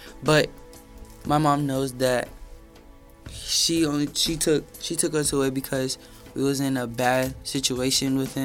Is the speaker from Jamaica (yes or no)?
no; Toledo, Ohio, United States; So we grew up in Ohio, Toledo, Ohio. And it was in the ghetto